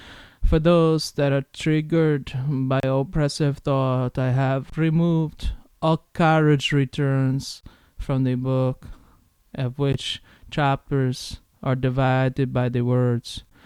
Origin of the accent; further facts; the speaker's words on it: Chicago, Illinois, United States; accent: Chicago; Once again, my Chicago accent could have...